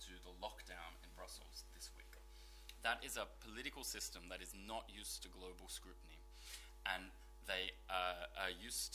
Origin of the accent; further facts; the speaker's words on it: Australia; I grew up in Australia. So the British sometimes treat me as half British